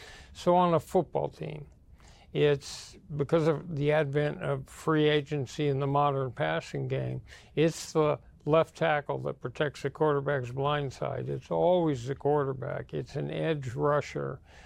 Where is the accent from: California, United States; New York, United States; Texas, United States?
California, United States; Fresno; And I come from Fresno, California. I'd like to be closer to my family.